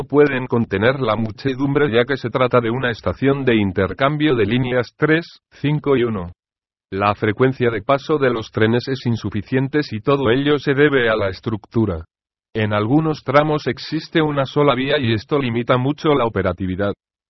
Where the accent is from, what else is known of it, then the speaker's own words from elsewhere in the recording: Milan, Lombardy, Italy; Spanish is a second language; lo que pasó en mi ciudad natal Milán